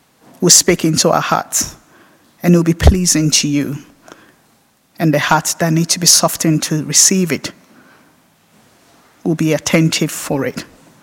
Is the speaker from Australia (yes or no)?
no; Ghana; If only I knew that word when I was growing up in Ghana.